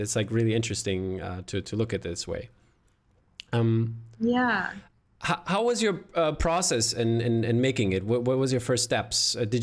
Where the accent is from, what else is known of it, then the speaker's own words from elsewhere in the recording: East Germany, Germany; English is a second language; since I grew up in East Germany and so socialism was a big thing and communism and stuff like